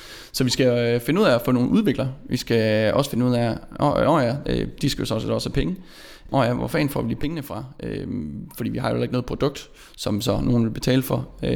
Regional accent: Vadum, North Denmark Region, Denmark; Han er fra Brovst, jeg er fra Vadum.

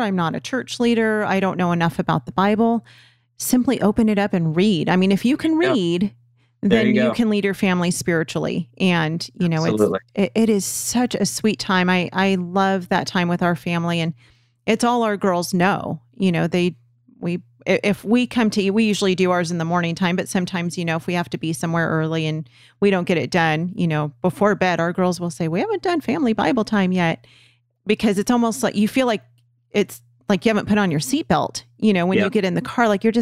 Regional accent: California, United States; We're from Los Angeles County. The school the schools in our area were terrible.

